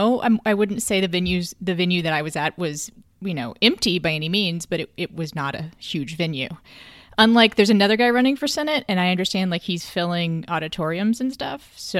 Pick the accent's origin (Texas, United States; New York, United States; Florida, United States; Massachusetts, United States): Texas, United States; I'm from Texas, but even I forget how big Texas is.